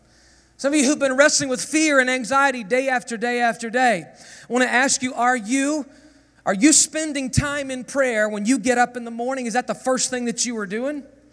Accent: the South, United States; I grew up in the South. There's fire ants everywhere.

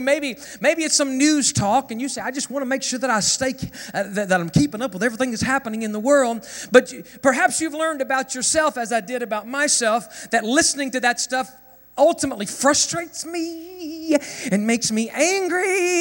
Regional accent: the South, United States; I grew up in the South. There's fire ants everywhere.

